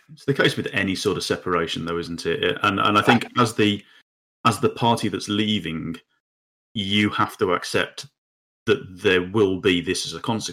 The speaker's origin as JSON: {"language": "English", "country": "United Kingdom", "said": "We as the British people or as the UK or the UK government have to expect an amount of that."}